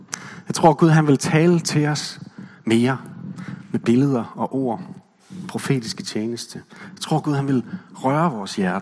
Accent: West Jutland, Denmark; Jeg kommer jo fra Vestjylland, som jeg vist har nævnt før.

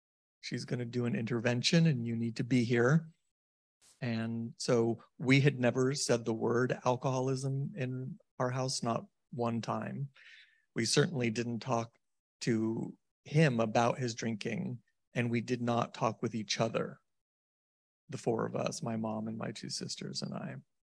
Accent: San Francisco, California, United States; I grew up in San Francisco. I have a mom and a dad, and I have an older sister and a younger sister. And it was the Gaelic garlic combo. Are you familiar with the Irish Italian mix?

